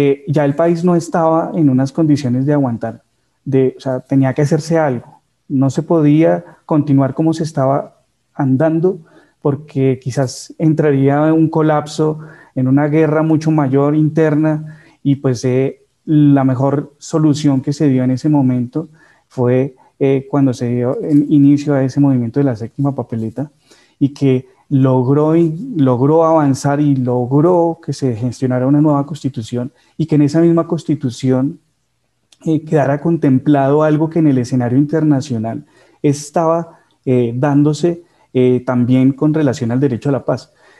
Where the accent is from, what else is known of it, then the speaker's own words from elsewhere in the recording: Colombia; en cada uno de nosotros como colombianos y ciudadanos de este país